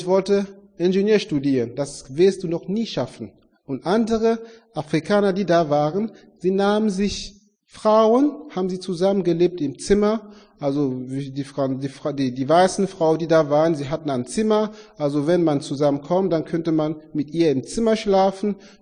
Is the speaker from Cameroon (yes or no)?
yes; Cameroon; wenn ihr nach Kamerun kommt und seht, wo ich aufgewachsen bin, ich bin im Dorf geboren und zur Schule ist man zu Fuß gegangen